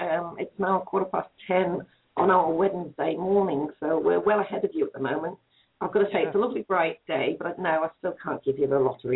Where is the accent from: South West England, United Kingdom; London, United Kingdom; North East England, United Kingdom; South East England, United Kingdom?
North East England, United Kingdom; Durham; accent: Geordie; moved away as an adult; now in New Zealand; I'm out in New Zealand, but I'm a Brit. I'm a Geordie lass at heart from northeast England, Durham. I came out to New Zealand 10 years ago